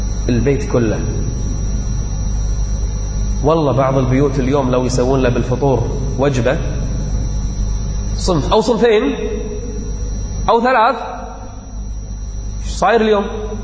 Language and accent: Arabic; Kuwait; أنا ما سمعت عندنا في الكويت، في الكويت فيه 3 أجزاء كل 10 أيام ختمة